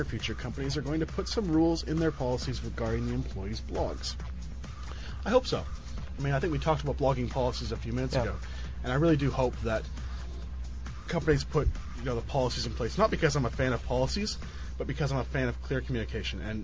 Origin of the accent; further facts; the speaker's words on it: Canada; first language German; English is a second language; German's my first language, and I'm French Canadian, right? So English isn't really my first language.